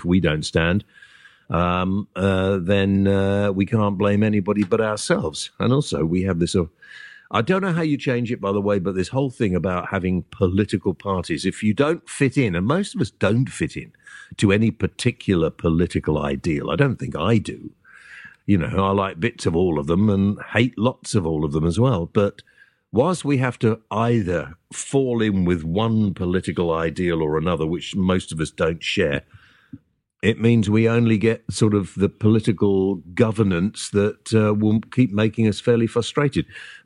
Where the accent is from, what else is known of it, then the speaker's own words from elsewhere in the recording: Wales, United Kingdom; as a Welshman, my mother was born in Rumney in the Valleys.